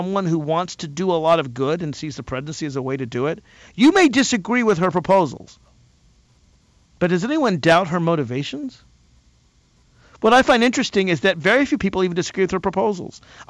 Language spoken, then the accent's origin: English; Alexandria, Virginia, United States; Mike in Alexandria, my hometown of Virginia, disagrees with me.